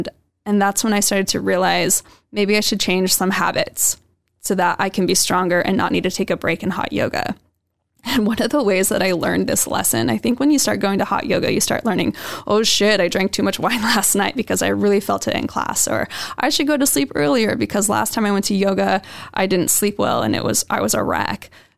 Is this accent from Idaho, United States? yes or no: yes; Boise, Idaho, United States; also born or lived in Seattle; I ended up moving back to my hometown because my boyfriend and I just, we were having a hard time in Seattle. His work wasn't working out. He wanted to move back to Boise. We moved back.